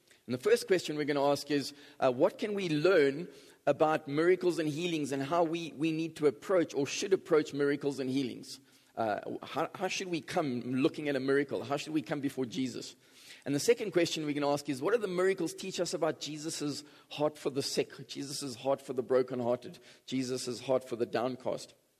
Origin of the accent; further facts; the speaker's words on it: East London, Eastern Cape, South Africa; now in Johannesburg, South Africa; I'm actually originally from East London.